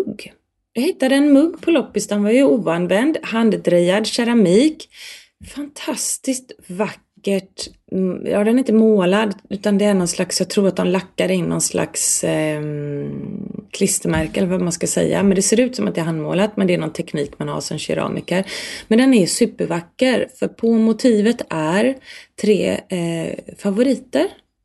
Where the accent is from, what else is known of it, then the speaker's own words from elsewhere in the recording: Björlanda, Västra Götaland County, Sweden; Vi har en privat ö där jag växte upp ute i Björlanda